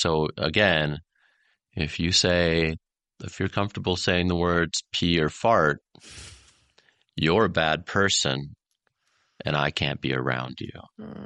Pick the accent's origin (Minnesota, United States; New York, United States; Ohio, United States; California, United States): Minnesota, United States; Sabika; I grew up in a small town in Minnesota named Sabika. There's 600 people there.